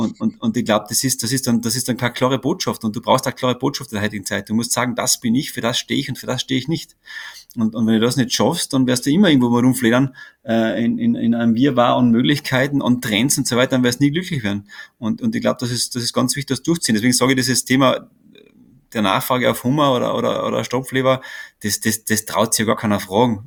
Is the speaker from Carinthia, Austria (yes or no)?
yes; Weissensee, Carinthia, Austria; Wir sind keine Tiroler, wir sind keine Salzburger. Wir sind Kärntner, wir sind Weißenseer